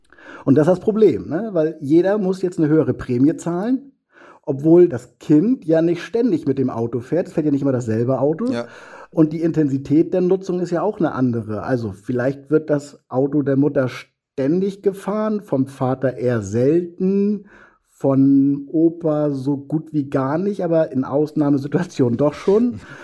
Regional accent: Northern Germany, Germany; Ja, bei uns im Norden sagt man ja den ganzen Tag über moin.

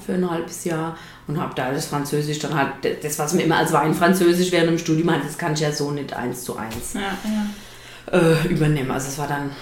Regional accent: Schliengen, Baden-Württemberg, Germany; Ich bin aus Schliengen im Markgräflerland. Das ist genau in der Mitte zwischen Freiburg und Basel.

